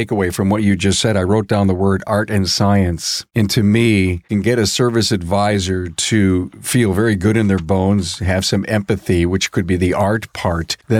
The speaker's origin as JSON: {"language": "English", "town": "Buffalo", "region": "New York", "country": "United States", "said": "He's from Cleveland. I'm from Buffalo."}